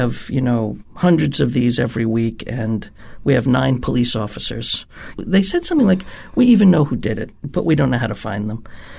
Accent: New York City, New York, United States; But I grew up in New York City as a kid. And when you grow up as a kid on Second Avenue in New York, you kind of think, I know how to handle myself.

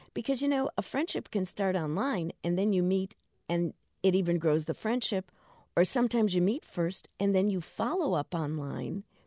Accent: Chicago, Illinois, United States; now in San Francisco, United States; because I'm from Chicago and I live here in San Francisco.

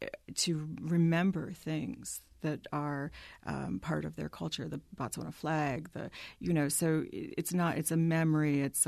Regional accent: New York, United States; You know, I am a New Yorker

